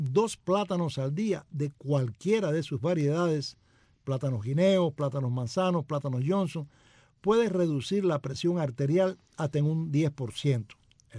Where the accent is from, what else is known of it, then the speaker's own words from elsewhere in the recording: Cuba; como cubanos que somos